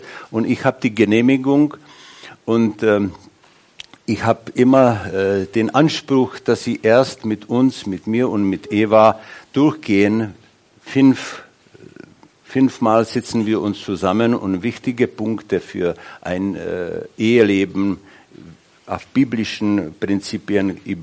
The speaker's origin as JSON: {"language": "German", "country": "Czechia", "said": "Aber bei uns in Tschechien ist das so, dass die Männer, die haben wenig Interesse um geistliche Fragen."}